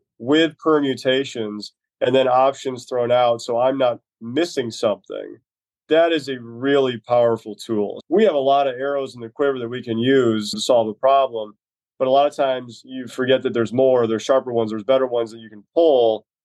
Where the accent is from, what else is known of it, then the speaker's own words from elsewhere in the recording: Ireland; So I'm an Irishman who happily drinks scotch, not worrying about that day every night.